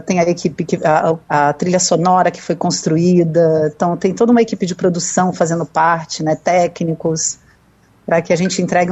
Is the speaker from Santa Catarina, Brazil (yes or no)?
no; Brasília, Federal District, Brazil; also born or lived in Rio de Janeiro; eu nasci no Rio, mas eu fui criada em Brasília.